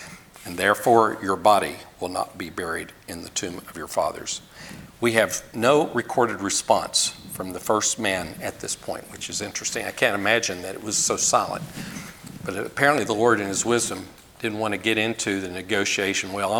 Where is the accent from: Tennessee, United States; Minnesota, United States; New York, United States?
Tennessee, United States; I'm from Tennessee, so a lot of things get flattened.